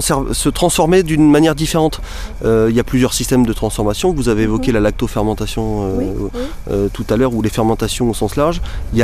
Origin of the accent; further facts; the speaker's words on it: Normandy, France; c'est vrai que je suis de Normandie